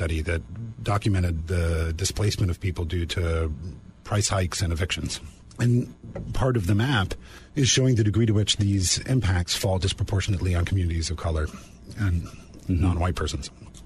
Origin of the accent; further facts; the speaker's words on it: East Coast, United States; My family roots are in California, but I was raised on the East Coast before coming here.